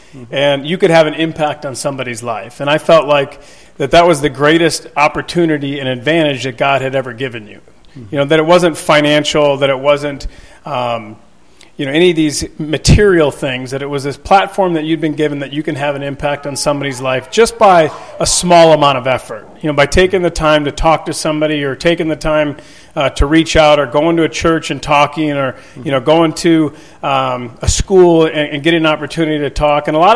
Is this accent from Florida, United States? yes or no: yes; Florida, United States; I played soccer growing up all the way up until I was 18. Then I grew up in Florida, and so soccer was a winter sport in Florida.